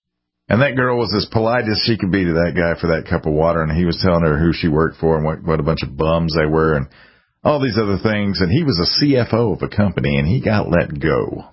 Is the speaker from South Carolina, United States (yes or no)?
yes; South Carolina, United States; I wasn't raised that way, and I was raised in South Carolina.